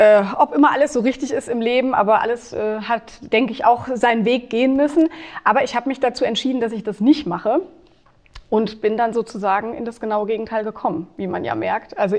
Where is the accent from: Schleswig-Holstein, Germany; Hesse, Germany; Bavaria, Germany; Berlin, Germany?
Hesse, Germany; Gelnhausen; Also ich bin nie hier weggekommen sozusagen. Tatsächlich bin ich hier geboren, habe hier geheiratet und bin hier geblieben.